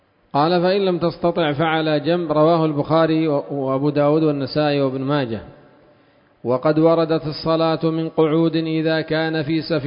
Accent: Yemen; لأن صاحب الباص خاصة عندنا في اليمن سيوقف الأصحاب القات في كل سوق

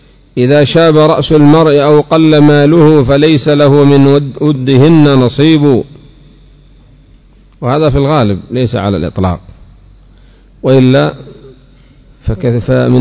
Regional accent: Yemen

